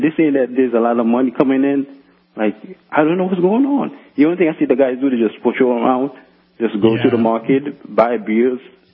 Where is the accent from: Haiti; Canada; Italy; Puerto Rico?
Haiti; now in Miami, United States; Well, I'm from Haiti, but I live in Miami now.